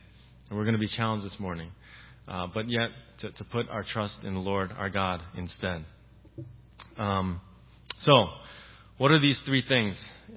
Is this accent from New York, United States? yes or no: yes; New York, United States; born there; Okay, I come from a Korean background, as you know. I was born in New York, okay, but I still had a Korean upbringing.